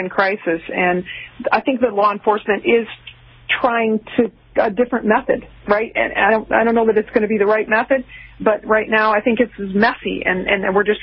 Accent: Detroit, Michigan, United States; born there; I was born in Detroit, and I have family still there. I'm from a big Irish Catholic family, and a lot of them are still there

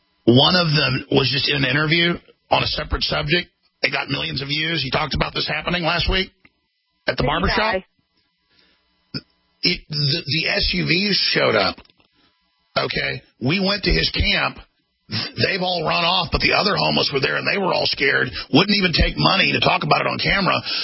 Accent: Texas, United States; So I guess we are fellow Texans from the same stomping grounds.

